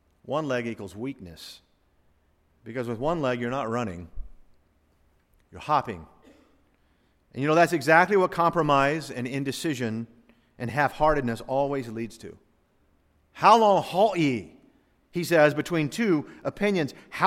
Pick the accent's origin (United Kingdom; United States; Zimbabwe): United States; the South; But I'm from the South, so it's Baal.